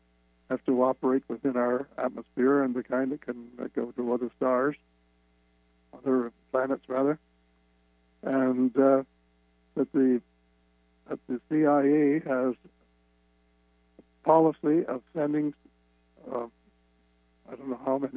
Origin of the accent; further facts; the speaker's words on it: Canada; because I'm a Canadian.